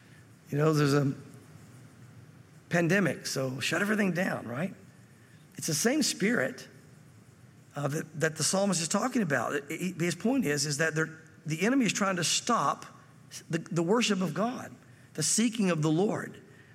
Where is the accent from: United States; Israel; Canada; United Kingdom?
United States; I've not grown up a different color or from a different country. I'm from America and it is what it is.